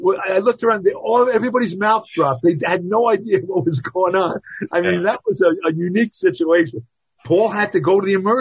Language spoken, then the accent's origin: English; New York, United States; He was from Boston. I was from New York.